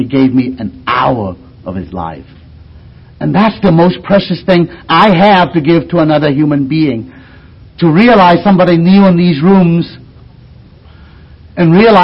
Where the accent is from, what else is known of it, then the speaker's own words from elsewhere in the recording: California, United States; I'm from Southern California.